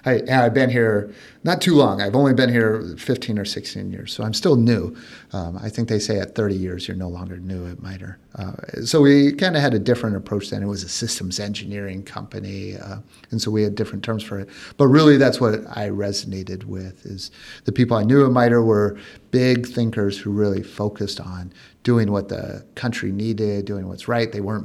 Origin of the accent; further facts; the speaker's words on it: South Korea; also born or lived in Germany; now in United States; I started out as a military brat living overseas. So I grew up in Korea and Germany. I actually spent very little time in the States until I came back for college.